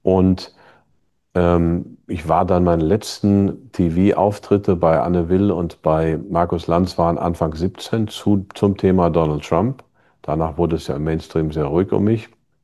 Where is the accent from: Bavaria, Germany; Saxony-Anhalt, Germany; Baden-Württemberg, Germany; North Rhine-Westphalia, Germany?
North Rhine-Westphalia, Germany; Plettenberg; Ich komme aus Plettenberg zufällig, also es ist unser beider Heimatort.